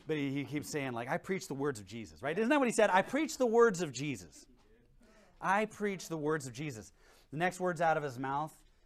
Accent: Washington, United States; I won't hold that against him because I'm from Washington myself.

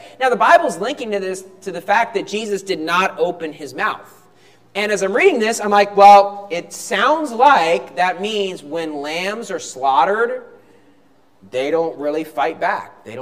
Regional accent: West Virginia, United States; And I can say that I grew up in West Virginia, but I did not really grow up in the country. I grew up near the country, but I grew up in the city.

